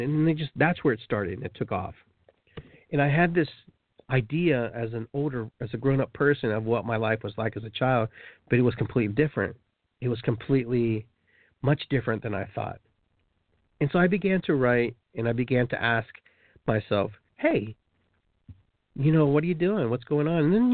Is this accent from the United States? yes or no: no; Peru; we grew up in Peru and we were near the beach